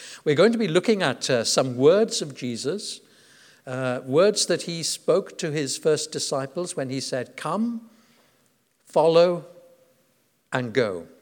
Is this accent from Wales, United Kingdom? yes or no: yes; Wales, United Kingdom; I'm Welsh, and the Welsh love a good funeral.